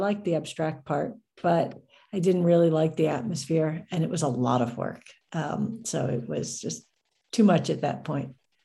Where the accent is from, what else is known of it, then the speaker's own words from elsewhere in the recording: New York, United States; So I grew up on Long Island near New York City, about an hour away.